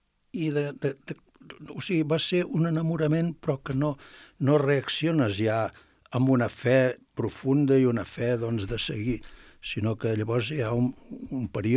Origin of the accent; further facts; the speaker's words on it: Sabadell, Catalonia, Spain; born there; jo vaig néixer a Sabadell, d'una família molt humil, el pare fuster, la mare treballant en una fàbrica